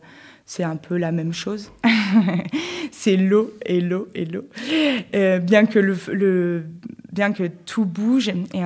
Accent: France; On est français, donc on vient d'un pays qui est très peuplé depuis très longtemps.

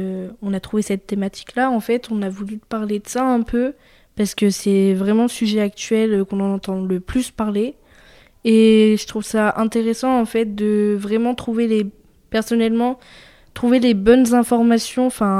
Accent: Saint-Jean-en-Royans, Auvergne-Rhône-Alpes, France; Alors moi, je viens du Royan, Saint-Jean-en-Royan.

